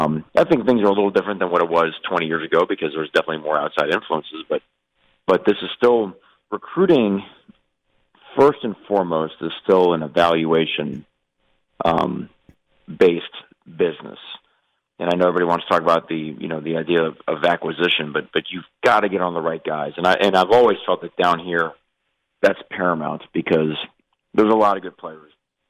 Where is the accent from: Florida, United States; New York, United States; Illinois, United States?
Florida, United States; I mean, I remember growing up in Dade County when you'd go up to Broward, that was like, you know, when you were a little kid, that was like